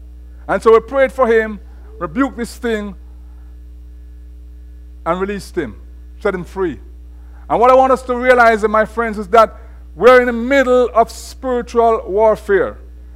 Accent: Jamaica; now in United States; When I came from Jamaica to this country, for some reason I thought that, you know, in Jamaica we have a lot of witchcraft

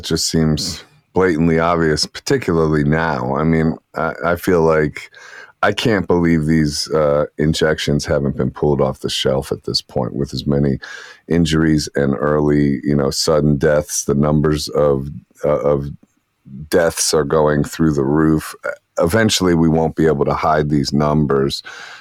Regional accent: New York, United States; now in Arizona, United States; I identify as a New Yorker, even though I'm in Arizona now.

